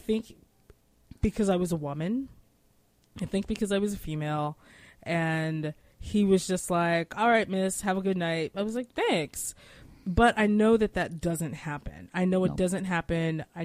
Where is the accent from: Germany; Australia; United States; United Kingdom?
United States; Outer Banks, North Carolina; I was back home. I'm from the Outer Banks of North Carolina.